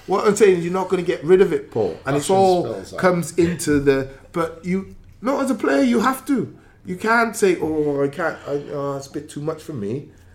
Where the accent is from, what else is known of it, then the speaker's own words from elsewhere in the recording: Cardiff, Wales, United Kingdom; born there; Maybe because I'm Welsh as well. I'm Cardiff born.